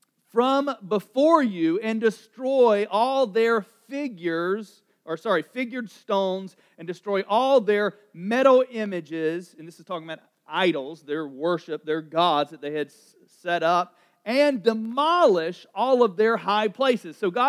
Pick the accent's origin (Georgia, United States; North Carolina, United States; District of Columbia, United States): North Carolina, United States; accent: Southern; a little southern there, I know. I am from North Carolina, comes out every now and again.